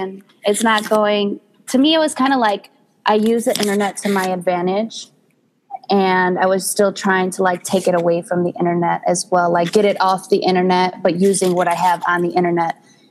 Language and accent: English; Chicago, Illinois, United States; I was born in Hubble Park and I've moved all around the Chicagoland. And I recently just settled in the suburbs.